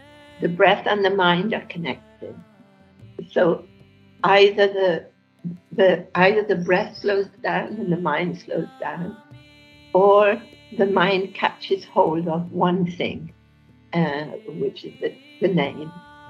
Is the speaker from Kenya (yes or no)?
no; Bath, South West England, United Kingdom; born there; I was born in England, in the West Country, in Bath, a place called Bath, it's Hot Springs.